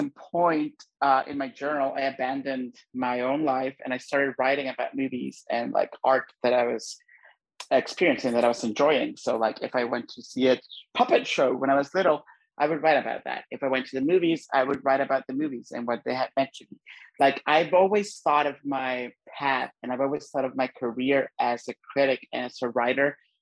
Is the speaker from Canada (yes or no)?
no; Honduras; So I grew up in Honduras